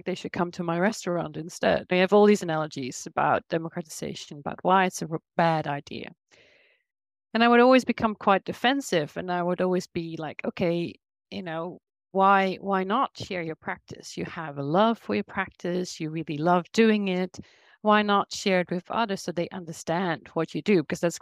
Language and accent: English; Netherlands; also born or lived in South Korea / Australia / Sweden; now in France; So I've worked and lived, I'm from the Netherlands, but I've worked and lived in South Korea, in Australia, spent 11 years in Sweden, and now moved to France last year.